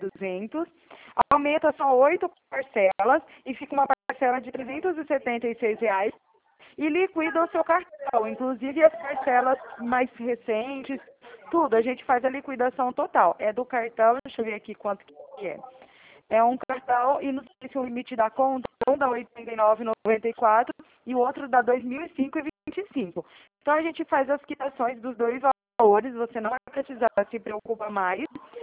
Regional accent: Araraquara, São Paulo, Brazil; sou aqui de Araraquara, aqui da Rua 3.

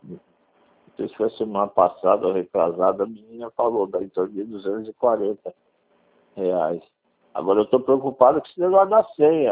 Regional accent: Minas Gerais, Brazil; eu sou de Minas, mas é que eu não estou em casa.

